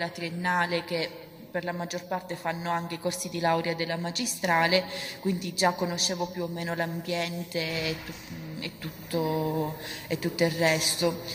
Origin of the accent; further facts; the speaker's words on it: Sicily, Italy; now in Rome, Italy; io non sono di Roma, sono siciliana